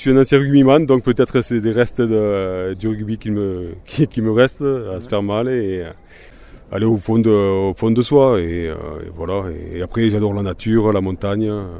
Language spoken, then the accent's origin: French; Perpignan, Occitanie, France; Moi, parce que je suis originaire de Perpignan